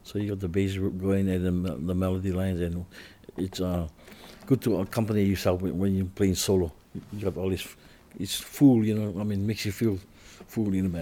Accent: Kalapana, Hawaii, United States; also born or lived in Pahala; I grew up on the Big Island. I was born in a place called Pahala. It's in the Kau district. And then moved to Kalapana, which is about 60 miles away, I think.

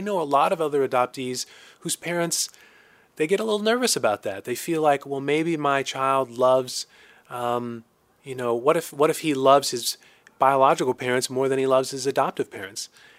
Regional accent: Fresno, California, United States; But it was certainly very interesting growing up in the Fresno area just because the Hispanic culture was so prevalent there.

